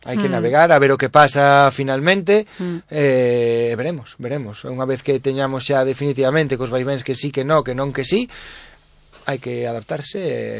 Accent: Lugo, Galicia, Spain; decir con orgullo que somos de Lugo e non o negamos.

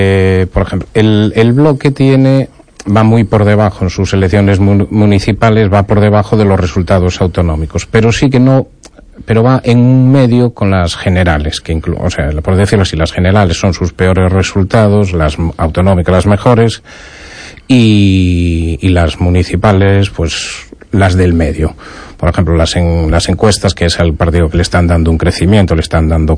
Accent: Betanzos, Galicia, Spain; Y además a mí me queda cerca de mi tierra natal, de Betanzos.

